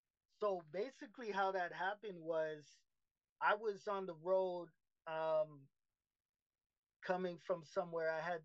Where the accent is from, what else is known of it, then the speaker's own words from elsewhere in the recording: Jamaica; no, we're Jamaican. We're Jamaican.